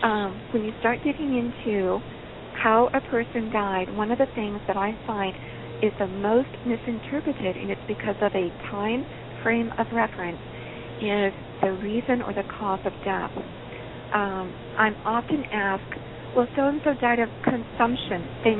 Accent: the South, United States; well, I'm a Southerner, so I've got all sorts of people in the Civil War.

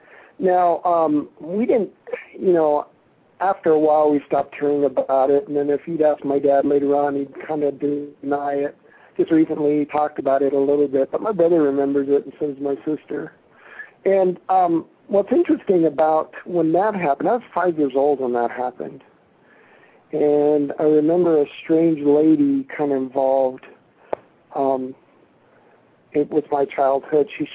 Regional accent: Northwood, North Dakota, United States; We lived in a small town called Northwood, North Dakota

